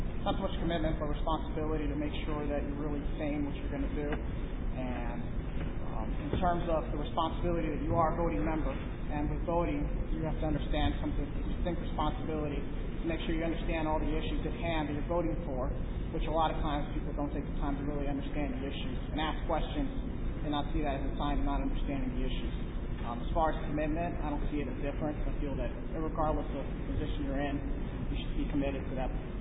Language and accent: English; Indiana, United States; also born or lived in Guatemala / Buffalo; I'm originally from Guatemala, Central American country, so Gallo beer strikes a chord with me. It's the national beer there. And I grew up in Indiana